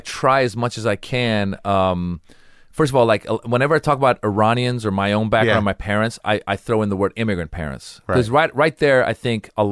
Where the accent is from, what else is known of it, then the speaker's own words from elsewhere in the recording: United States; I go, my audiences are mixed. I grew up in America. There's a rhythm to it.